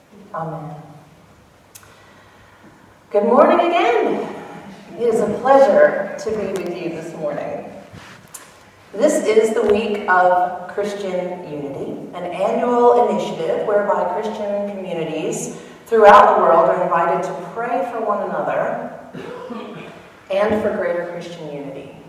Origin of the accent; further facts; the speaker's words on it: South Carolina, United States; As you can probably tell by my accent, I grew up in South Carolina. That is a state in the southern part of the United States.